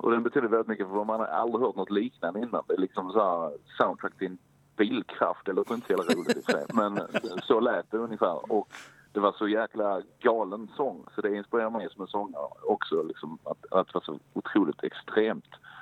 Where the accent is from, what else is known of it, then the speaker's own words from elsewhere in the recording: Helsingborg, Skåne, Sweden; nej, vi är från Helsingborg.